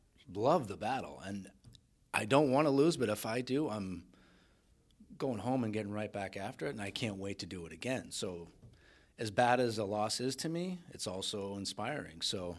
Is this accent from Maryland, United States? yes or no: no; Boston, Massachusetts, United States; He's from New York and I'm from Boston.